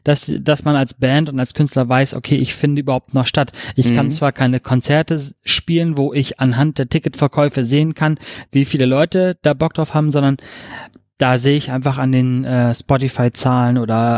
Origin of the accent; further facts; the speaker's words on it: Stuttgart, Baden-Württemberg, Germany; Kommen wir eigentlich aus Stuttgart.